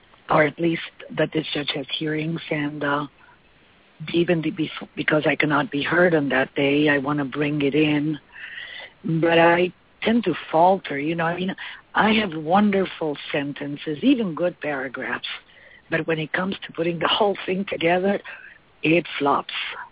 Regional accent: Spain; English is a second language; She's also Spanish from, you know, my home country.

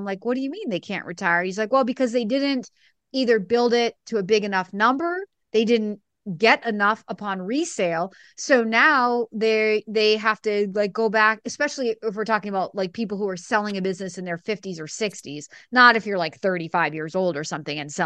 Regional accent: New Hampshire, United States; because Planet started right here in my hometown in Southern New Hampshire.

